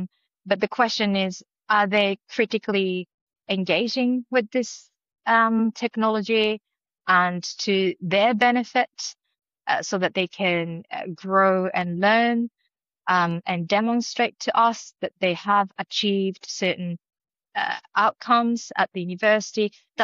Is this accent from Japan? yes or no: yes; Japan; first language Japanese; English is a second language; My first language is Japanese, and having done 2 first degrees at the university in Japan, and I've done my PhD at Edinburgh